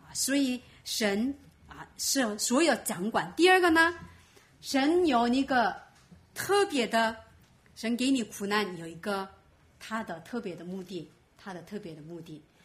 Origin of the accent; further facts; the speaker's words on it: South Korea; Chinese is a second language; 特别是我是韩国人，韩国人呢性格比较急躁的